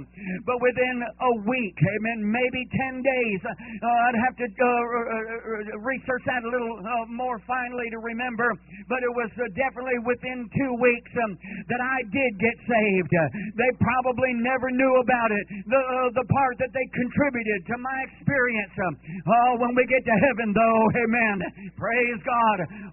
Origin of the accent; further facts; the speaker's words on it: California, United States; But I can tell you this, when I was raised in California, all of my teenage years, I knew nothing about Jesus